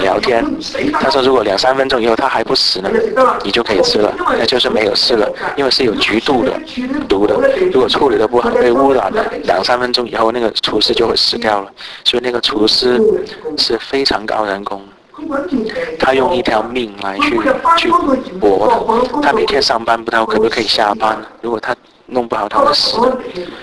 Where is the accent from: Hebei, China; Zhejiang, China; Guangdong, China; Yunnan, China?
Guangdong, China; 广东话，我们广东人我们有说